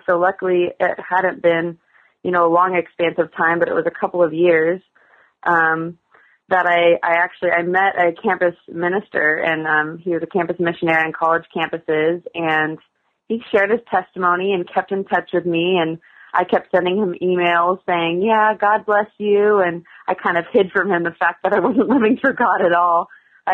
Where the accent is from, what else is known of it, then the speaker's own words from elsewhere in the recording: Newport Beach, California, United States; I grew up in Newport Beach and went to school in San Diego. So growing up and living in Southern California for most of my life